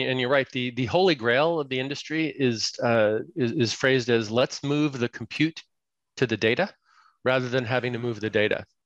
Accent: California, United States; So, I was raised in California, but down in Southern California

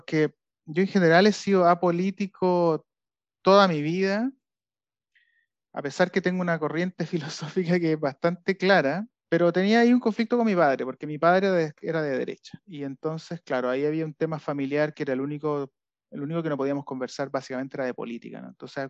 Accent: Chile; y siendo chileno y habiendo mencionado, por supuesto, los dos premios Nobel de literatura que tenemos

